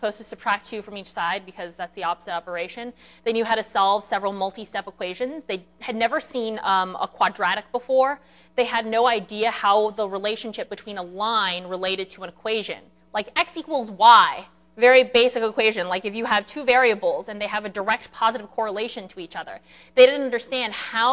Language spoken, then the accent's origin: English; Chicago, Illinois, United States; This is all out of Chicago because I'm from Chicago